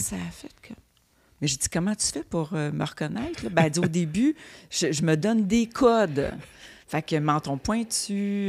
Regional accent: Sainte-Catherine, Quebec, Canada; born there; Moi, je suis née à Sainte-Catherine, à côté de Kanawagé.

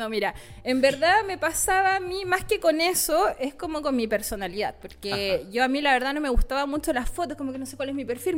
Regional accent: Iquique, Tarapacá, Chile; now in Concepción, Chile; yo soy iquiqueña, entonces mi vida es en bikini.

